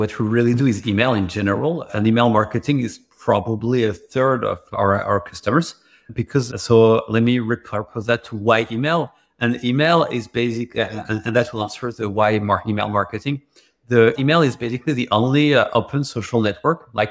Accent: France; English is a second language; moved away as an adult; so I'm from France. And in France, the reason I actually started a business is I couldn't have a good job offer.

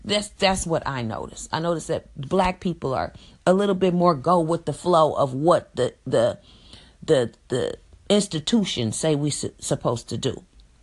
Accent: Richmond, California, United States; My girlfriend is from Oakland, California. I am from Richmond, California.

